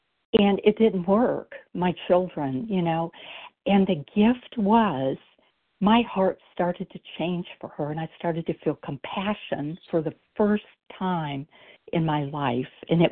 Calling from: Ohio, United States; Hi, this is … from Ohio.

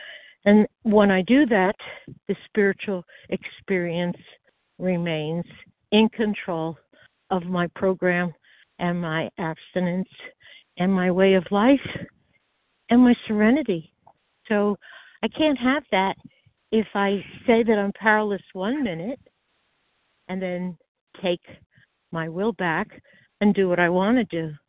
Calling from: Nevada, United States

